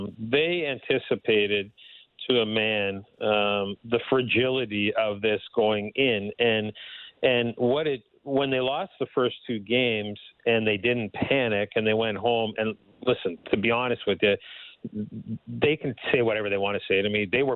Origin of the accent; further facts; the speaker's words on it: Canada; I'm a homer. I'm a Canadian.